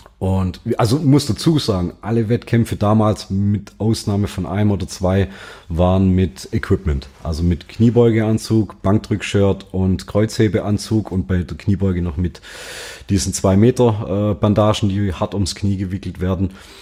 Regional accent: Baden-Württemberg, Germany; Bin dann halt immer als Schwabe für Hesse gestartet.

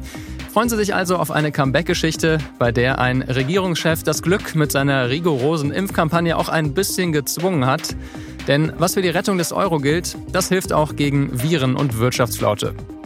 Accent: Düsseldorf, North Rhine-Westphalia, Germany; Und in meiner Heimatstadt Düsseldorf, da liegt plötzlich die 7-Tage-Inzidenz

